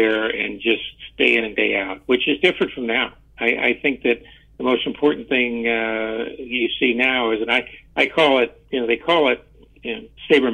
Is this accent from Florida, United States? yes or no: yes; Tampa, Florida, United States; I was an only child growing up in Tampa, Florida, and Mom used to go to work at 8 in the morning